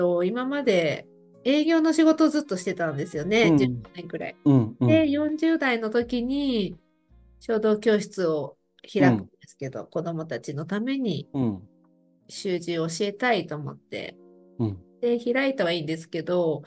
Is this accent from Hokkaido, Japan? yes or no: yes; Asahikawa, Hokkaido, Japan; now in Iida, Japan; 長野県飯田市に住んでおりますが、出身は北海道旭川市です。なので、はい、雪には強いし寒さにも強いんですけど、やっぱり違う土地へお嫁に来て、もう25年6年くらい経つんです